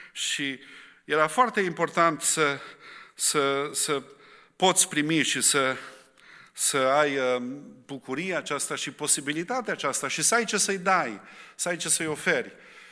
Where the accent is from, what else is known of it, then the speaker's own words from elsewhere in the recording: Romania; pentru noi care am crescut în România sub comunism